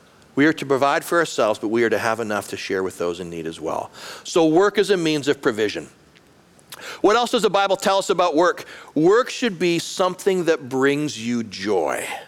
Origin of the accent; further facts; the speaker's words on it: Canada; moved away as an adult; I was 21 years old. I was a student at the University of Calgary in Canada. I'm a Canadian, spent my first 24 years there.